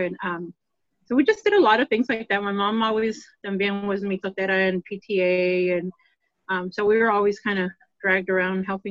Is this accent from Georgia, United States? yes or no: no; Dallas, Texas, United States; also born or lived in Fort Worth; I was born in Fort Worth. I grew up here in Dallas, in the Oak Cliff area, where I still live.